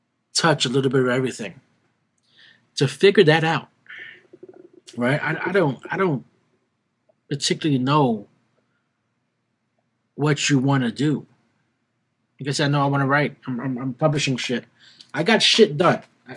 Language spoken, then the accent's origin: English; Brooklyn, New York, United States; It's a bunch of poetry about my life growing up in Brooklyn in the hood.